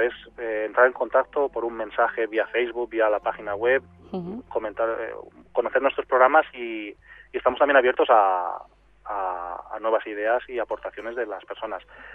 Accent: Elche, Valencian Community, Spain; me estoy imaginando volviendo a casa de mis padres en esa tranquilidad de recogida en el nido de la ciudad de origen de uno, ahí en Elche

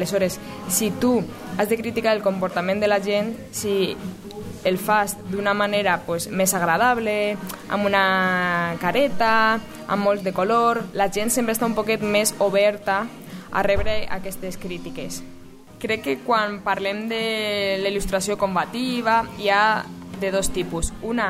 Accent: Valencia, Valencian Community, Spain; soc de València i actualment treballo com a dissenyadora gràfica i il·lustradora.

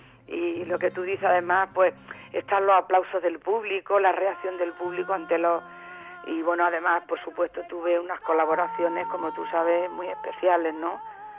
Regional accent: Linares, Andalusia, Spain; Y canté un cante de mi tierra, de Linares, por taranta.

